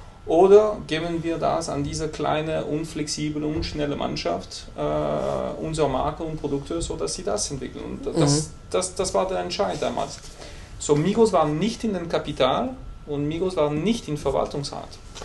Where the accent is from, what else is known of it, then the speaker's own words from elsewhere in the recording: São Paulo, Brazil; German is a second language; now in Switzerland; Ich komme aus São Paulo, 18 Millionen Leute in einer Stadt.